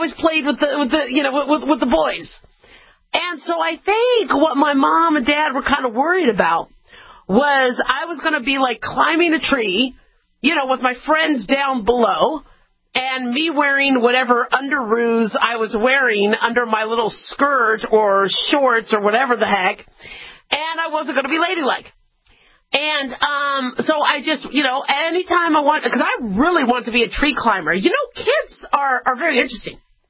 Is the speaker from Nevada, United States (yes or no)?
yes; Nevada, United States; also born or lived in Los Angeles, United States; Then I grew up also in Nevada. Had a little bit of time in L.A. because that's where I was born.